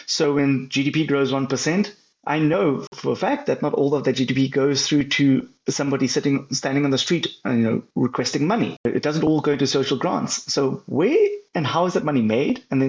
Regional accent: South Africa; So I chose South Africa. Firstly, it's my home country.

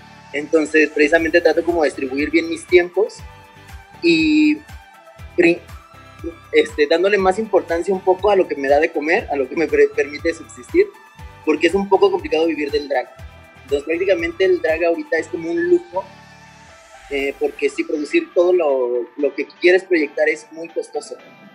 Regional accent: Guadalajara, Jalisco, Mexico; la Universidad de Guadalajara, de aquí de donde soy.

